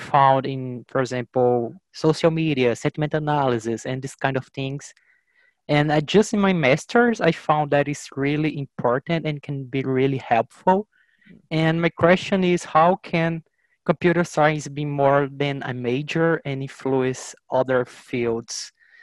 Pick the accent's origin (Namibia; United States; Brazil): Brazil; I'm from Brazil, and my question is about how can computer science impact different majors?